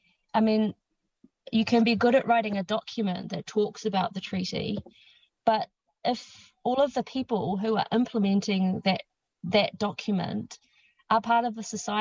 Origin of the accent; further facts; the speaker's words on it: Auckland, New Zealand; My own background is from growing up in the North Shore of Auckland. So I sort of had very, very much grew up in a Pākehā world